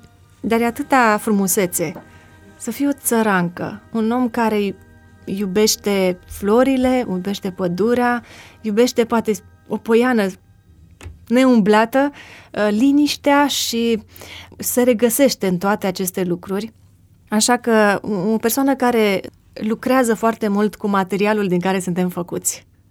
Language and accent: Romanian; Bukovina, Romania; born there; mi-a oferit șansa să mă nasc în locul în care m-am născut, adică în Bucovina, mai exact, foarte aproape de granița cu Ucraina, într-un loc deosebit.